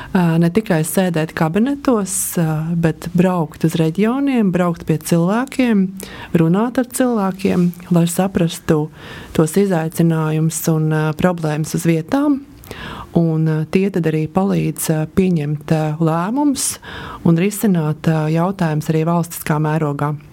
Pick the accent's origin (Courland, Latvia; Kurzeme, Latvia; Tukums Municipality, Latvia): Kurzeme, Latvia; neskatoties uz to, ka pat esmu kurzemniece